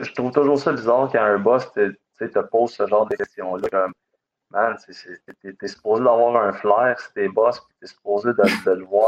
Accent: Elliott Lake, Ontario, Canada; ben moi, je suis né dans le nord, donc, ben, je suis né à Elliott Lake, en Ontario, mon père, c'était un mineur.

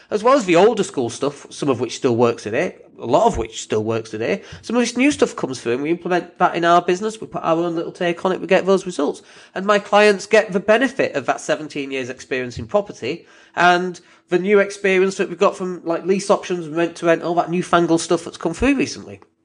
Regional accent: Leeds, Yorkshire and the Humber, United Kingdom; people who live in Leeds are more likely to know about me because that's my hometown.

